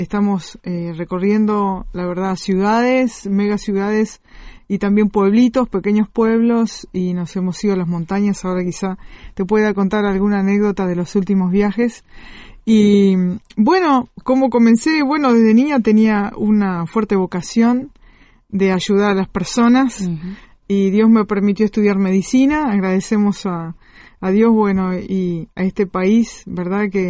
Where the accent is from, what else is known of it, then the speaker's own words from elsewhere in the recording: Uruguay; Sí, uruguaya.